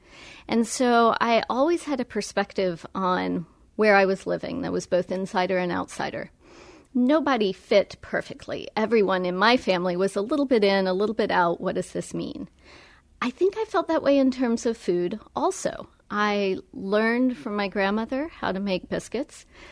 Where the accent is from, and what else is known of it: Appalachia, United States